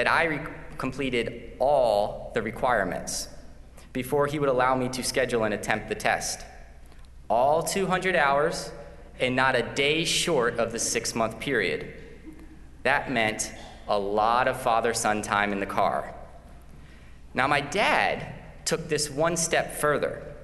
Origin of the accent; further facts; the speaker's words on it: Pennsylvania, United States; Now, I'm originally from Pennsylvania